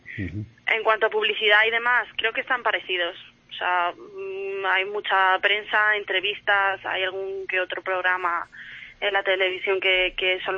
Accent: Spain; siendo cuatro españolas

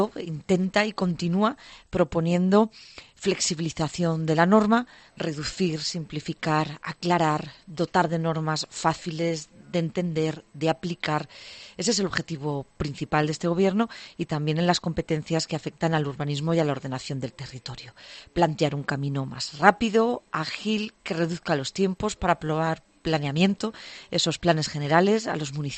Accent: Andalusia, Spain; Estamos conscientes todos como sociedad andaluza

